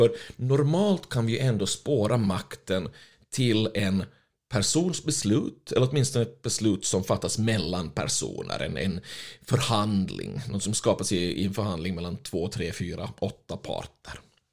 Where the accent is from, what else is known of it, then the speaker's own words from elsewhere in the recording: Finland; Jag är ju finländare ursprungligen.